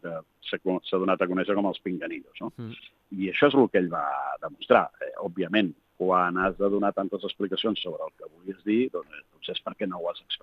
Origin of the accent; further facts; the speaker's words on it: Catalonia, Spain; jo mateix, com a català i com a catalanoparlant